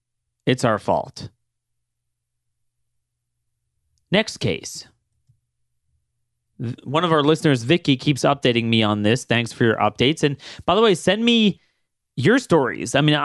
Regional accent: Baltimore, Maryland, United States; You know, growing up in the Baltimore area, we always looked at Frederick as the refuge from all this.

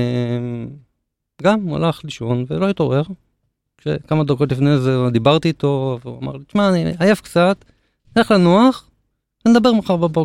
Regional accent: Haifa, Haifa District, Israel; also born or lived in Africa; אני מחיפה.

